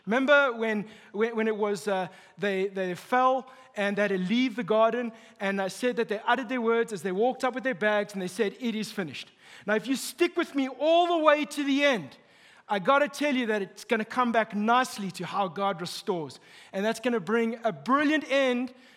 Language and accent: English; Canada; when you walk in there as a Canadian, you want to cry because it's the same price as like just a duplex over here.